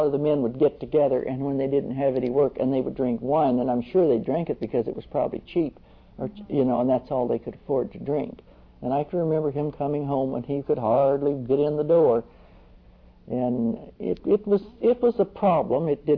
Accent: Texas, United States; that I was a Texan. I was so proud of that, you see. So that, as far as I know, they always knew I was from Texas.

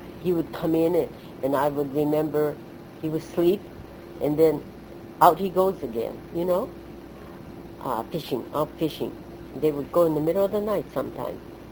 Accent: Terminal Island, California, United States; They knew we came from Terminal Island. That was a fishing village.

